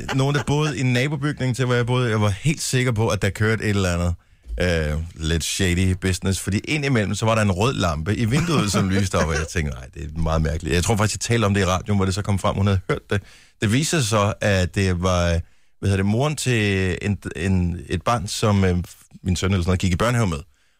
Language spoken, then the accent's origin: Danish; Esbjerg, Region of Southern Denmark, Denmark; born there; Jeg er født i Esbjerg.